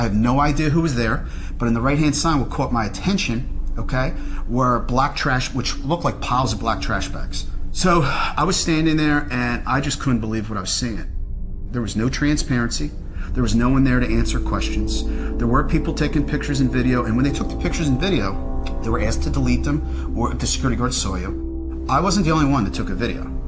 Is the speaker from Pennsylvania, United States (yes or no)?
yes; Philadelphia, Pennsylvania, United States; I grew up in Philadelphia.